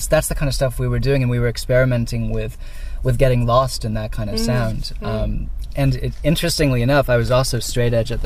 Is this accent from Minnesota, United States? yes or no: no; Boston, Massachusetts, United States; I'm from Boston.